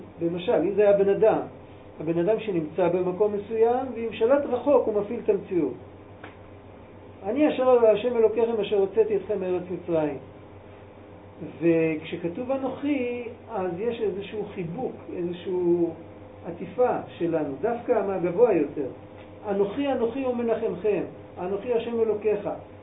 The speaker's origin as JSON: {"language": "Hebrew", "country": "Palestine", "second_language": "Hebrew", "said": "כתר מלשון, אני חושב כתר, אני פלסטיני."}